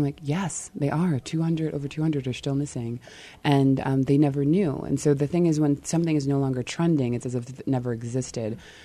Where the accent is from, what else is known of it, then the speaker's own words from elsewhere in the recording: Nigeria; Yeah, so I'm Nigerian and also a former educator.